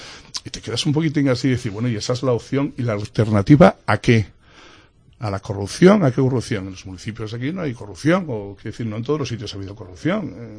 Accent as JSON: {"language": "Spanish", "town": "Torrelavega", "region": "Cantabria", "country": "Spain", "said": "yo soy de Torlavega, yo no conozco absolutamente a nadie de Podemos de Torlavega."}